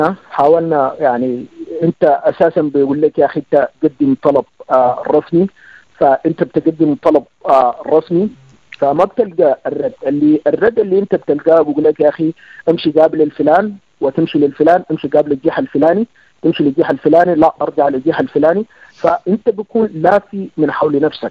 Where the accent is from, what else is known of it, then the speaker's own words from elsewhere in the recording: Sudan; يا اتحاد اللي بيحصل لنا نحن كسودانيين